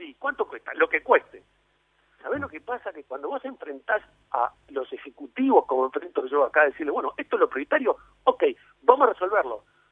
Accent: Uruguay

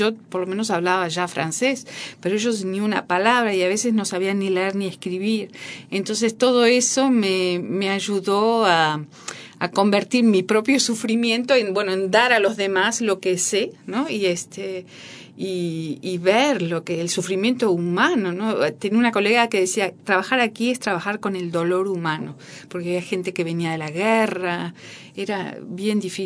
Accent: Uruguay; yo soy uruguaya y me siento uruguaya.

